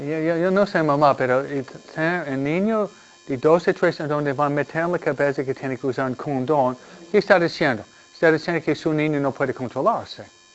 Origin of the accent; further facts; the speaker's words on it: Mexico; Yo soy mexicana y para nosotros la Virgen María, la Virgen Guadalupe es esencial.